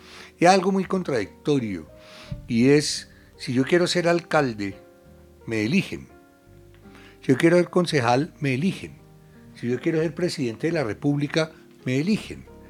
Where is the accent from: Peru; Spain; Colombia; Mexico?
Colombia; Cali, Valle del Cauca; also born or lived in Barranquilla; now in Bogotá, Colombia; Soy de familia paisa, nacido en Barranquilla, criado en Cali, vivo en Bogotá.